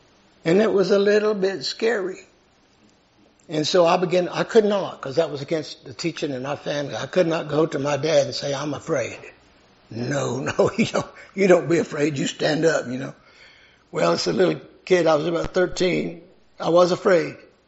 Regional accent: Lubbock, Texas, United States; moved away; also born or lived in Ventura, California; We moved to California that year from Lubbock, Texas, actually, and started school in California, Ventura, California.

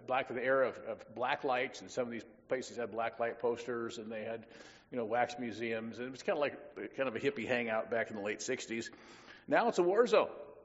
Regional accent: Illinois, United States; now in Washington, United States; I used to joke that growing up near Chicago prepared me to live in Washington State

